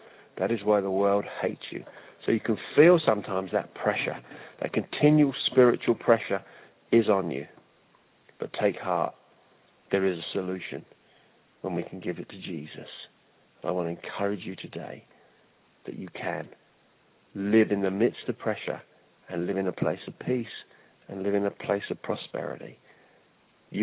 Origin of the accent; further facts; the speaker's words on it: United Kingdom; moved away as an adult; also born or lived in United States; now in New Zealand; because I moved from my home country of the United Kingdom in 1997 to New Zealand.